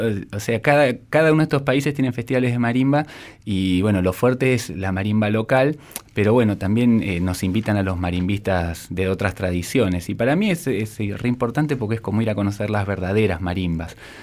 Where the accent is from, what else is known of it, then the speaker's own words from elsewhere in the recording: Argentina; Yo soy argentino, sí.